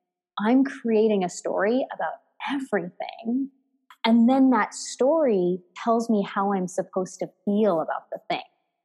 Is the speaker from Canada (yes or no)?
yes; Canada; I'm actually a dual citizen, but Canada is my home country.